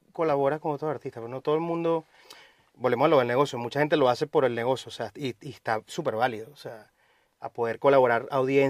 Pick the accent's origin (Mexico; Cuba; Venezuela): Venezuela; now in Providence, United States; yo me mudé de Venezuela a Providence, o sea, en Rhode Island, eso es full dominicano